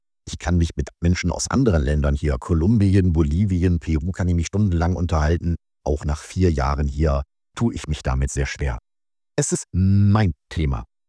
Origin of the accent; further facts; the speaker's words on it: Germany; Als Deutsche denken wir uns, Sommer ist super, ist die schönste Jahreszeit.